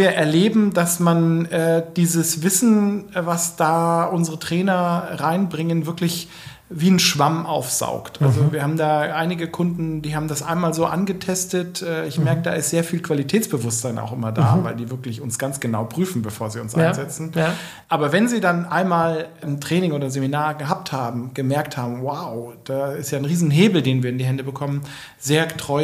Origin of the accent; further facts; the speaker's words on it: Bavaria, Germany; now in Stuttgart, Germany; Eigentlich komme ich aus Oberbayern.